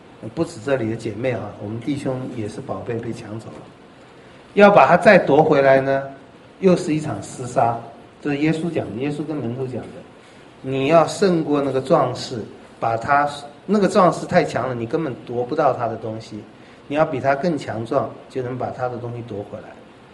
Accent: Taiwan; 尤其我们台湾人很喜欢凑热闹赶时髦

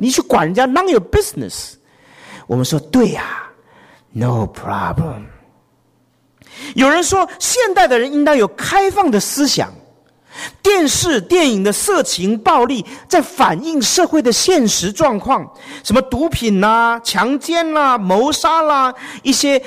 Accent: United States; 我们美国人的 answer 是 No problem。

